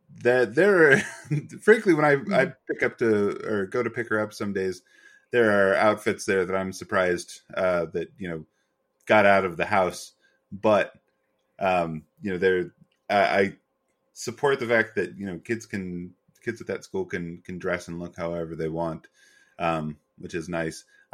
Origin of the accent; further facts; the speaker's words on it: North Carolina, United States; I grew up largely in Western North Carolina and we had a very strict dress code in high school.